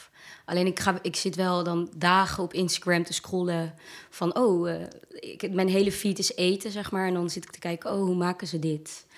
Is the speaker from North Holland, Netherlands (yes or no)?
yes; Amsterdam, North Holland, Netherlands; born there; also born or lived in Diemen / Zetten / Naarden; Ik ben geboren in Amsterdam. En toen heb ik een tijdje in Amsterdam gewoond. In Diemen, in Zetten. Dat is een dorpje in Gelderland. Toen in Naarden. En toen hier.